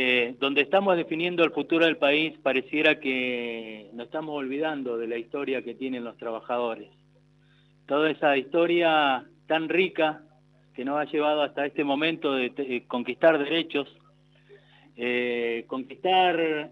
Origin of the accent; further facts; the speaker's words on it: Argentina; hoy como argentinos también nos toca